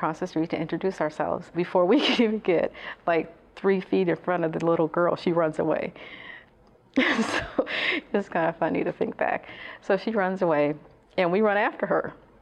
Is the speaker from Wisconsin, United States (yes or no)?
no; Chicago, Illinois, United States; now in Valparaiso, United States; There was a lot of positive things growing up in Cabrini-Green, and there's a lot of negative things as well.